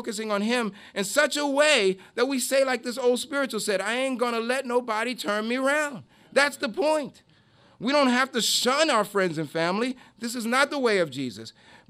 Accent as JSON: {"language": "English", "region": "New York", "country": "United States", "said": "now I'm saying, did you hear that I'm from New York?"}